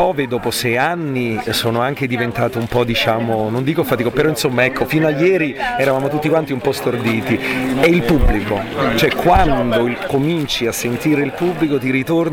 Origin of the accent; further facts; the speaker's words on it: Naples, Campania, Italy; Io, essendo napoletano